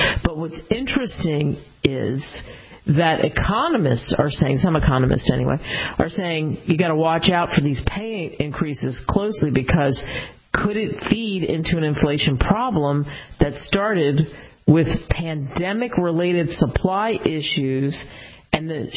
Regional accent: Cherry Hill, New Jersey, United States; And I guess it's because I grew up in Cherry Hill, New Jersey, over the bridge from Philly.

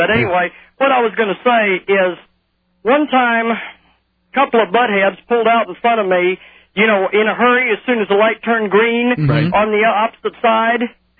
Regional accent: Louisiana, United States; I'm from Louisiana, and I'll tell you what.

